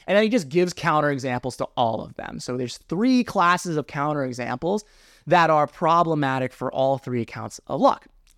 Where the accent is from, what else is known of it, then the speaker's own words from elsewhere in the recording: Pennsylvania, United States; near where I grew up in the Poconos.